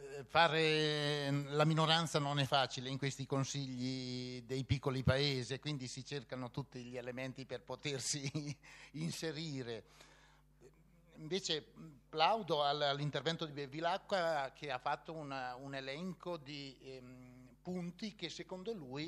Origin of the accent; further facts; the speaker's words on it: Mondolfo, Marche, Italy; io provengo da Mondolfo, ho vissuto a Mondolfo per tutta la mia vita